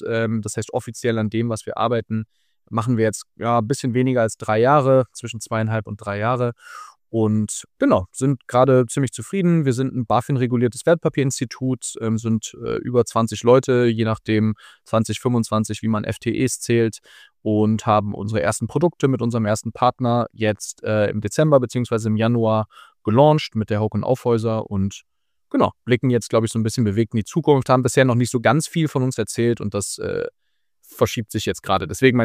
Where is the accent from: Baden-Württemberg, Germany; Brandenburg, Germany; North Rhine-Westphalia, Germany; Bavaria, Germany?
North Rhine-Westphalia, Germany; Mönchengladbach; Also ich komme sowohl aus Mönchengladbach als auch Borussia-Fan zu sein. Beides sozusagen kombiniert. Ich bin aufgewachsen relativ auf dem Land